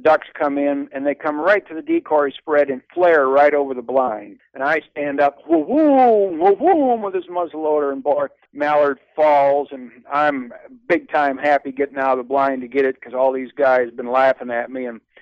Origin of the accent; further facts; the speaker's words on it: Michigan, United States; moved away as an adult; also born or lived in Cleveland; now in Texas, United States; I was born and raised in Michigan, spent 3 years living in Cleveland, got traded here the winter of 78 and never moved away.